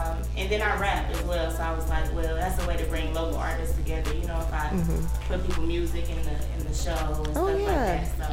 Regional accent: Detroit, Michigan, United States; And then I'm from Detroit, and we do that all the time, so that's something that's like normal, you know?

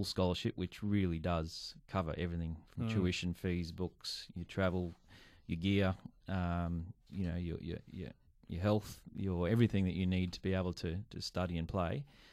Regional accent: Australia; We're English speaking. We're from a culture that understands, I think, America reasonably well.

